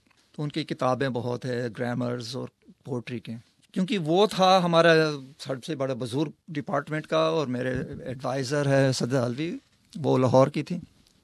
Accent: India; born there; Urdu is a second language; میں انڈیا میں پیدا ہوا, ویسے میرا پاسپورٹ امریکن آسٹریلین ہے, 2 پاسپورٹس ہیں میرے, لیکن میرا روحانی جو رہائش ہے my place that I feel most at home ہے پاکستان یا انڈیا.

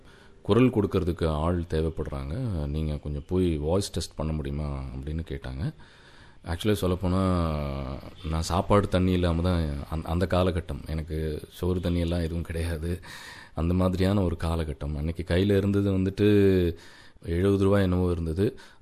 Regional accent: Coimbatore, Tamil Nadu, India; now in Chennai, India; என்னுடைய சொந்த ஊர் வந்து கோயம்புத்தூர். என்னுடைய அப்பா அம்மா எல்லாரும் வந்து கேரளால இருந்து இங்க வந்து குடி அமர்ந்தாங்க. 14 ஆண்டுகளுக்கு முன்னால நான் இங்க சென்னை வந்தேன்.

